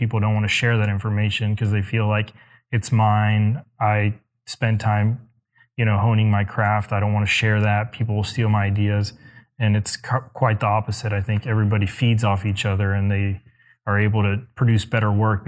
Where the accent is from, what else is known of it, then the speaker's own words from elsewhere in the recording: Sugar Land, Texas, United States; I'm from Sugar Land. And I've always been in either Catholic, Lutheran, Baptist schools, a lot of, Christ-centered education.